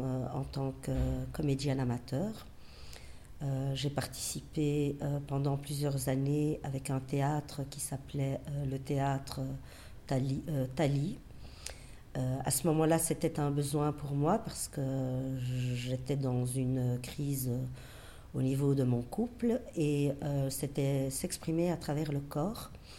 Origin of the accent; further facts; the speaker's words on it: Berchem-Sainte-Agathe, Brussels, Belgium; born there; Je suis née à Bruxelles, à Berkhem-Sainte-Agathe, en 1966. Donc, la Belgique, je la considère comme étant ma patrie.